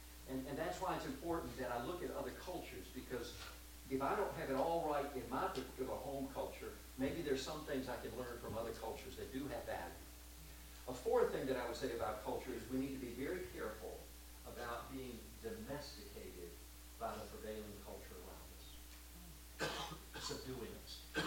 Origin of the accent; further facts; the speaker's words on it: South Korea; now in United States; I grew up in Korea, and when I was growing up there